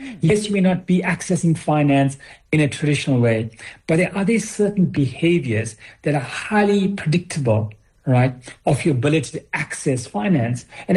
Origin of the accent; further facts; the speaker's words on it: Chatswood, New South Wales, Australia; So I grew up in Chatswood, and we grew up with streets that had numbers and not names.